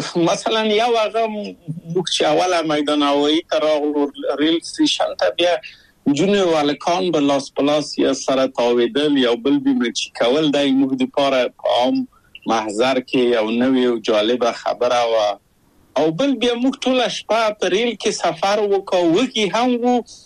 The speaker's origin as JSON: {"language": "Pashto", "region": "Kabul", "country": "Afghanistan", "tie": "born or raised there", "moved": "as an adult", "said": "او هغه موږ په کابل په یو کلی کې تقریبا چې اوسېدو،"}